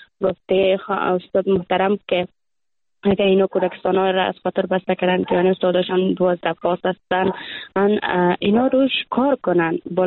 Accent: Afghanistan; چون ما دختران افغان هستیم

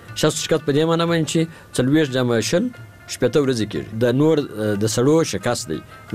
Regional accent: Helmand, Afghanistan; زه چې د هلمند يم د هلمند خلک ورته تور چیلې او سره چیلې وای

